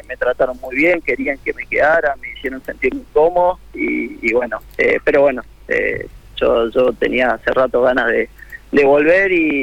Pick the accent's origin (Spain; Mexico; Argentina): Argentina; San Rafael, Mendoza; No, yo soy de San Rafael, del sur.